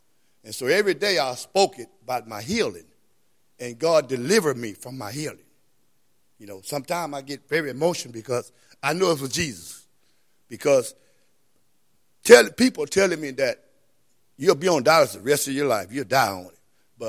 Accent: Houston, Texas, United States; We are my driver from Houston, Texas, and we go state to state and deliver.

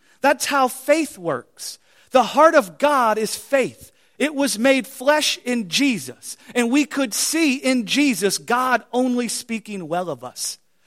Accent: Colorado, United States; I mean, we come from Colorado and she come from California and, you know, we got it all there.

